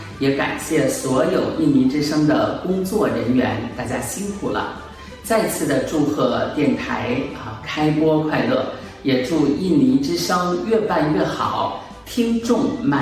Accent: China; 大家好，我是中国的

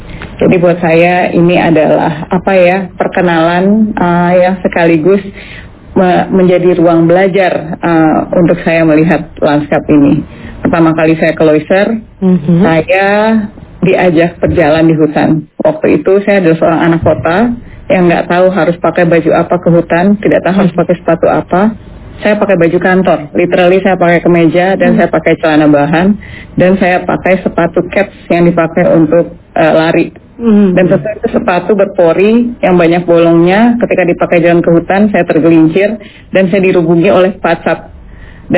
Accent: Aceh, Indonesia; saya adalah orang Aceh, saya lahir dan besar di Aceh, saya pernah bersekolah jauh

